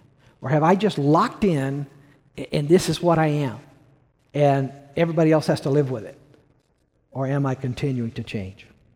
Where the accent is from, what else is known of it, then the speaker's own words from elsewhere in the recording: Missouri, United States; Now, I'm from Missouri, so I'm hard-headed.